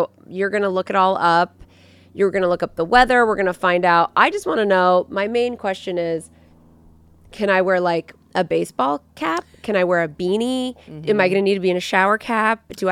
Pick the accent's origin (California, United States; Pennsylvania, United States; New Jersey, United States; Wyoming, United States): California, United States; Yeah, well, I'm from California, so I didn't know that was like not to be done.